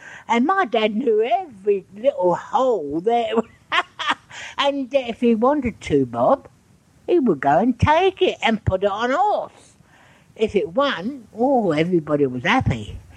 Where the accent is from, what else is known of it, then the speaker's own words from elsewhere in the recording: Lambeth, London, United Kingdom; accent: Cockney; I am a Cockney, born and bred.